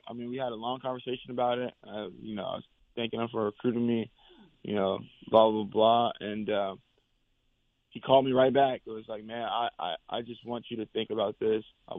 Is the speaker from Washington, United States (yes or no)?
yes; Seattle, Washington, United States; One more step back, because I'm from Seattle. How did I end up at Mizzou?